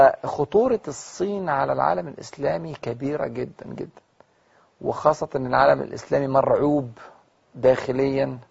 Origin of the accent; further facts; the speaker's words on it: Egypt; والموظفه بتاعت البنك عرفت ان انا من مصر